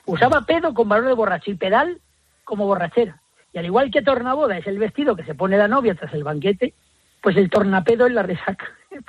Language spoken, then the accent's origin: Spanish; Spain; yo, como tantos españoles